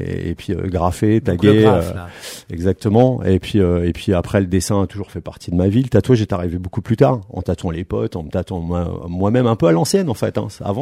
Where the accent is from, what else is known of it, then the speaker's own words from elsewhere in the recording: Paris, Île-de-France, France; on est des Bretons de Paname, nous. C'est-à-dire qu'on fait partie de la deuxième, troisième génération. Nous, on n'a pas connu l'exode pour aller travailler.